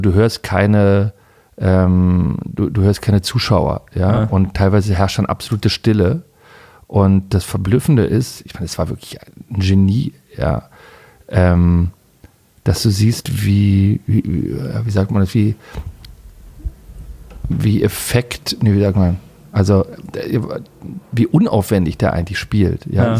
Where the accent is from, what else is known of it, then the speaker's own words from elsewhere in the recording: Berlin, Germany; als Berliner geht mir das irgendwie auf die Nerven